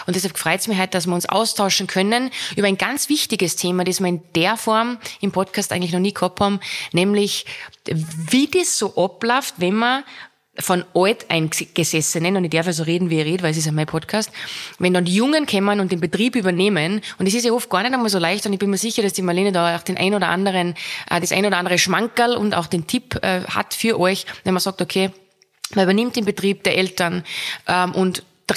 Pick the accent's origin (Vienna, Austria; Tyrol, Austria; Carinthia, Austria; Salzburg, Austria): Salzburg, Austria; wir kommen beide aus dem Gau in Salzburg. Die Marlene aus dem Pinzgau, ich aus dem Bongau.